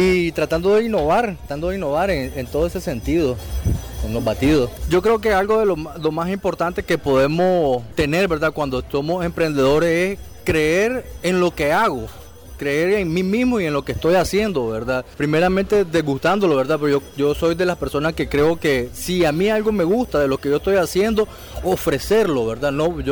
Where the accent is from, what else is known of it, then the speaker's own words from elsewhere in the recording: Managua, Nicaragua; Somos un emprendimiento familiar, somos de Managua